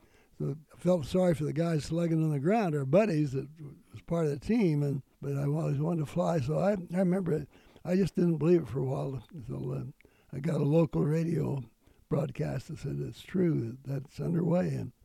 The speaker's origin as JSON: {"language": "English", "town": "Garland", "region": "Utah", "country": "United States", "tie": "born or raised there", "said": "growing up on the farm in Garland, Utah, was to appreciate food and love, and that's about all we had during the Depression"}